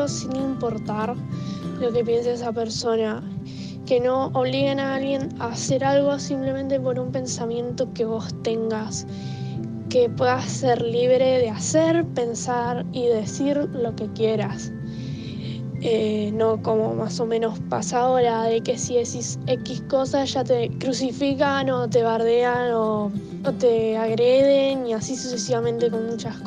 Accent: Buenos Aires, Argentina; tengo 16 años, soy de Buenos Aires, Argentina.

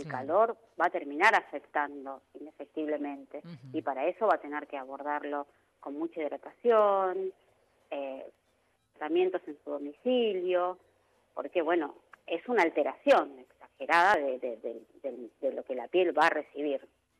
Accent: Avellaneda, Buenos Aires Province, Argentina; yo soy de Avellaneda Centro

